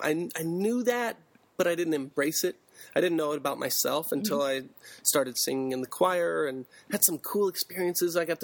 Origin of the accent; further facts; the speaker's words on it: Hawaii, United States; also born or lived in San Francisco; I was born in San Francisco and lived on basically a barge there with my parents and some other hippie families. And then when I was two, we sailed to Hawaii on a big boat, and I grew up there.